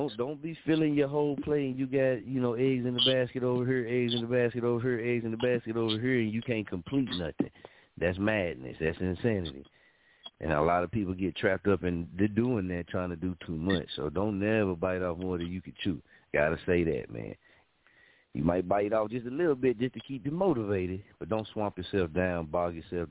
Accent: Muskogee, Oklahoma, United States; Even though it was few people here, you know what I mean, in my hometown, Muskogee, that was, you know, knew about Top on the Radio and stuff like that, man, when I was in Kansas.

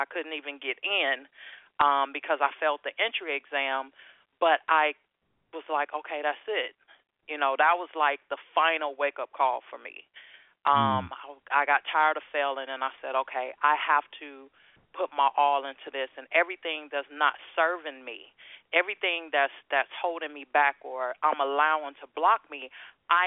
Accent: Gary, Indiana, United States; I was born and raised in Gary, Indiana, by the way.

